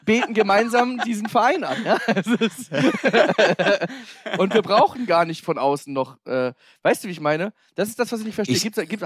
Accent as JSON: {"language": "German", "region": "Hamburg", "country": "Germany", "said": "weil ich bin Hamburger, ich liebe"}